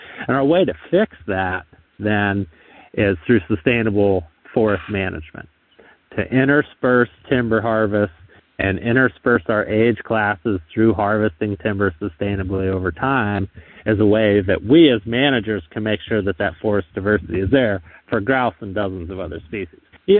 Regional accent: Pennsylvania, United States; and then made it back to my home state of Pennsylvania, where I worked for almost 15 years with our state wildlife agency

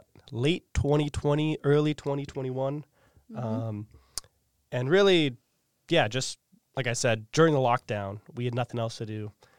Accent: Edmonton, Alberta, Canada; So Edmonton, Alberta, Canada. It's in far western Canada, kind of in the middle of nowhere.

